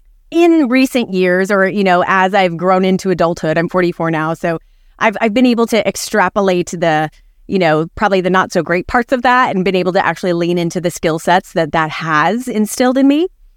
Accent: Arizona, United States; I'm a German American mutt, four or five generations in, but I was raised in the Southwest, desert of Arizona, right on the border of Mexico. One of six kids, and in a really, really tiny small town.

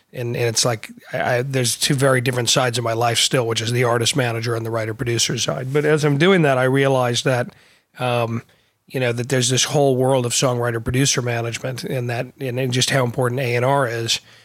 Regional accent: Milwaukee, Wisconsin, United States; I'm from Milwaukee, Wisconsin. Been at a variety of companies.

